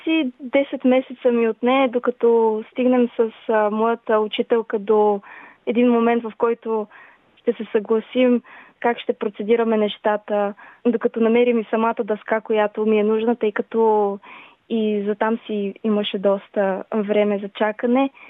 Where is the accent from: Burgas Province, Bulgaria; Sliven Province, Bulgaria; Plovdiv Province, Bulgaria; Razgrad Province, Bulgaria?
Sliven Province, Bulgaria; Sliven; на 18 години съм, от град Сливен.